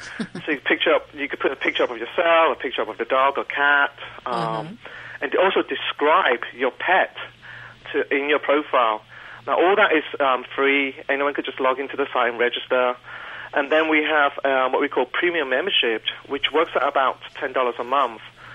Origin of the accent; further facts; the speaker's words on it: London, United Kingdom; accent: London; now in California, United States; Yes, I'm originally from London.